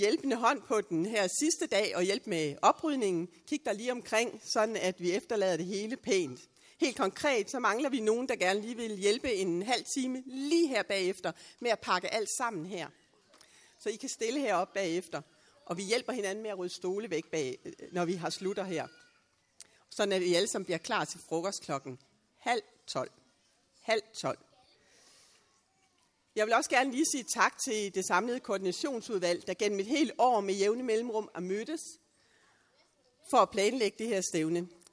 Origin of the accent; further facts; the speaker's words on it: Roskilde, Zealand, Denmark; Jeg kommer fra Roskilde, så jeg ved, hvordan en festivalplads kan se ud.